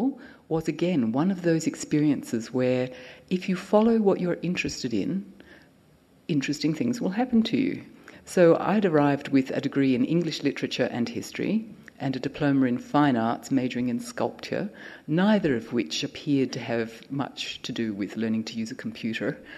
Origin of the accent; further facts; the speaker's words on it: Perth, Western Australia, Australia; born there; I was born in Perth in 1959